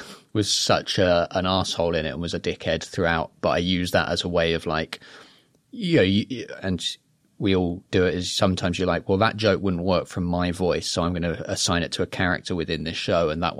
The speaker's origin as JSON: {"language": "English", "country": "Iceland", "tie": "born or raised there", "said": "was about going back to my hometown in Iceland"}